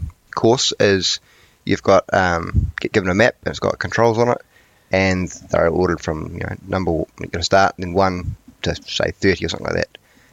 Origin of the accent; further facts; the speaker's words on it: Christchurch, Canterbury, New Zealand; So I grew up in Christchurch